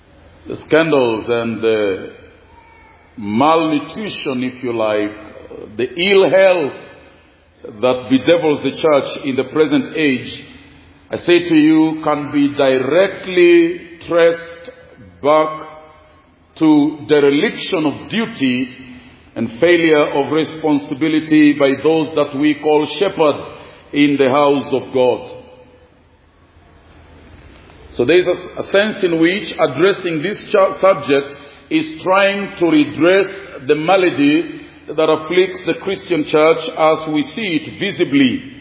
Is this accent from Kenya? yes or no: yes; Kenya; And I'm from Kenya. Pastor a little flock in western part of Kenya, about 500 kilometers away from Nairobi